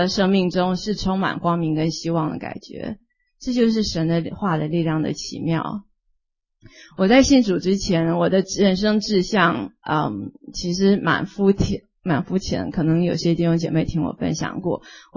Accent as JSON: {"language": "Chinese", "country": "China", "said": "反而我们中国人是有一句话说杀头的生意有人做，赔钱的生意没人做。"}